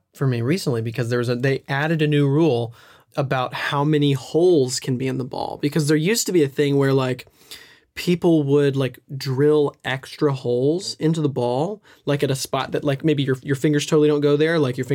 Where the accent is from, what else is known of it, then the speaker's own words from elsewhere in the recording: Nashville, Tennessee, United States; maybe it's just a Tennessee thing. I'm from Nashville.